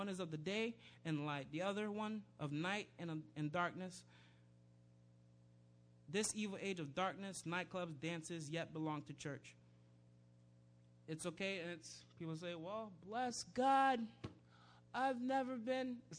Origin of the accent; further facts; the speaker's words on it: Sarasota, Florida, United States; Oh, I'm from Sarasota.